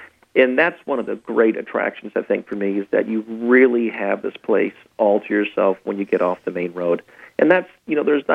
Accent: Alaska, United States; You know, I grew up in Alaska, and so glaciers and what have you

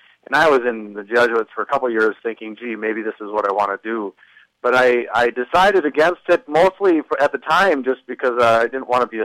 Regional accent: Minnesota, United States; Well, I born and raised in Minnesota. I live in Stillwater now

